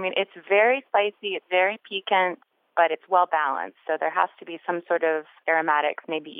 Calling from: Savannah, Georgia, United States; I'm calling from Savannah, Georgia.

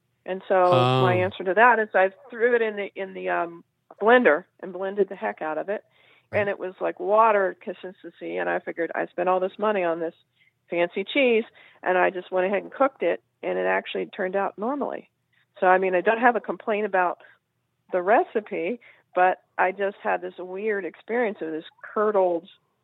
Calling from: Batesville, Virginia, United States; calling from Batesville, Virginia.

